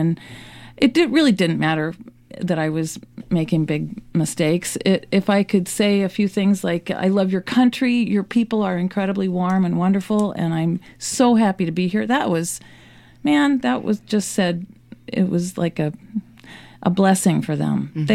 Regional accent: United States; And I mean, sometimes I felt like a celebrity being an American there.

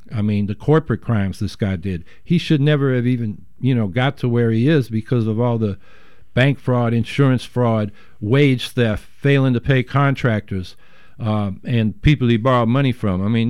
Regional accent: Syracuse, New York, United States; I'm from Syracuse, New York. So I'm visiting here.

